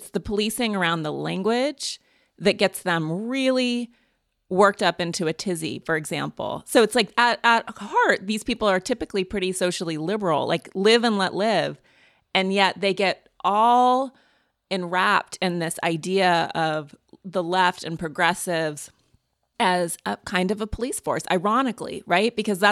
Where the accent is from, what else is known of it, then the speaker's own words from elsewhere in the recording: Montana, United States; I'm from Montana, which is a purple state, and it's a really interesting sort of mix of people